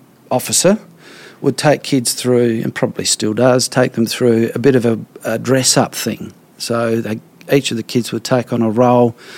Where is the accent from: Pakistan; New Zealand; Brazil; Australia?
Australia; Western Australia; We're from Noongar country. That's where we sit.